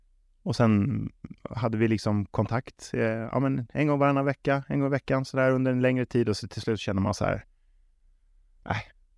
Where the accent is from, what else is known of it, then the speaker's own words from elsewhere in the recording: Stockholm, Stockholm County, Sweden; also born or lived in Småland; Så att jag är ju född i Småland. Flyttar upp till Stockholm, hamnar i en kvartersklubb som heter Kärrtorps bollklubb.